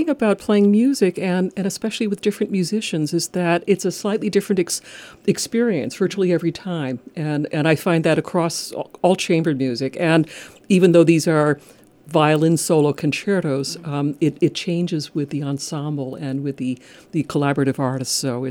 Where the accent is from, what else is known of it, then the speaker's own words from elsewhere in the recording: Illinois, United States; also born or lived in New York City / Boston / Belgium; now in Connecticut, United States; but I hail originally from the Midwest. I'm from Illinois many, many years back, but I've lived principally in New York City over the years, although I've lived in the Boston area